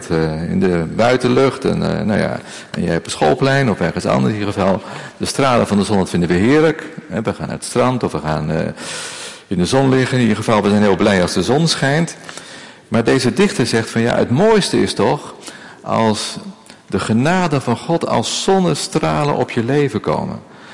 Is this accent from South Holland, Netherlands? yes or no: yes; Delft, South Holland, Netherlands; Nou, ik kom zelf uit Delft en daar heb je een heel klein plaatsje